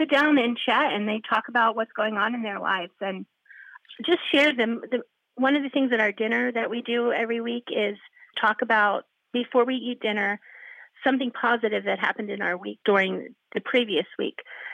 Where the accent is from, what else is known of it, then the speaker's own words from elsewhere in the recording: Philadelphia, Pennsylvania, United States; also born or lived in New York City; now in Nelsonville, United States; Coming from the East Coast, I grew up in Philadelphia, I lived in New York City, lived abroad a bunch